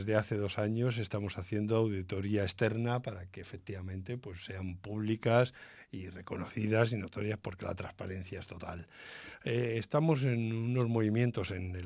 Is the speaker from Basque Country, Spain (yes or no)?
no; Madrid, Community of Madrid, Spain; moved away as an adult; now in Alicante, Spain; desde Madrid, mi tierra natal, hasta los muchos años que ya llevo viviendo en Alicante